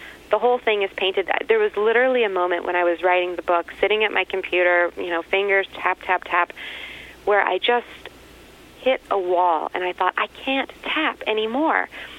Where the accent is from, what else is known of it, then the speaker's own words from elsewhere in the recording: Texas, United States; Well, originally from Texas.